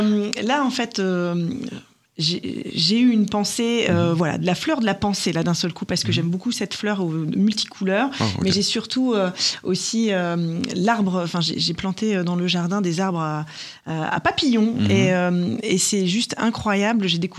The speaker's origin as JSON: {"language": "French", "region": "Hauts-de-France", "country": "France", "tie": "born or raised there", "lives_now": "Lille, France", "said": "je suis née en Picardie, en pleine campagne. J'avais des parents et des grands-parents très reliés à la nature, à la terre, au potager, etc. Et donc ça, c'était des racines fortes. Et moi, je suis arrivée à Lille."}